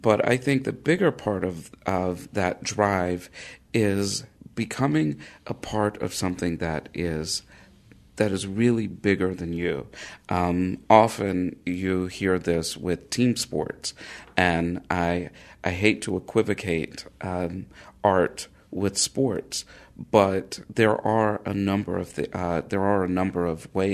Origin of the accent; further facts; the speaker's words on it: Harmony, North Carolina, United States; I grew up in Harmony, which on a farm that my parents have about 20 acres of land